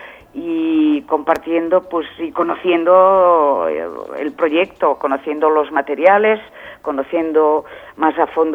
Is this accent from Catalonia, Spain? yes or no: yes; Girona, Catalonia, Spain; No, estoy en Girona, que es mi ciudad natal y es donde fundamentalmente vivo. Trabajo en Barcelona, pero vivo en Girona.